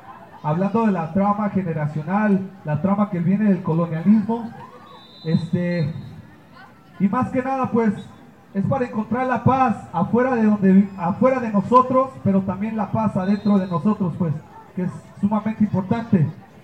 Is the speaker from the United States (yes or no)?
yes; United States; vengo de los Estados Unidos o los Estados Jodidos o los Estados Unidos, dependiendo quién eres.